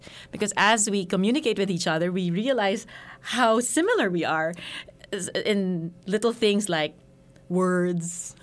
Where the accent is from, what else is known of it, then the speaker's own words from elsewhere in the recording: Philippines; English is a second language; now in United States; my show is a comedy, and it's quite a parody of how it's like being a foreigner in the United States.